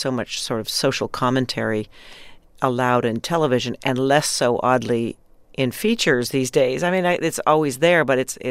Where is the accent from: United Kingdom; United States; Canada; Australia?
Canada; And also being Canadian, of course, growing up in Canada